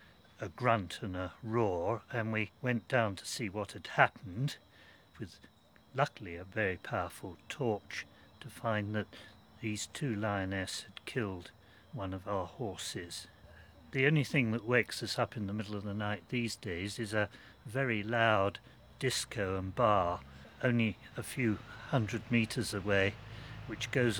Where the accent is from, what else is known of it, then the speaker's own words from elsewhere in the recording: United Kingdom; moved away as an adult; now in Kenya; I was born and bred in Britain and came and joined the Survey of Kenya as part of the Colonial Office in 1961 and have remained in Kenya ever since.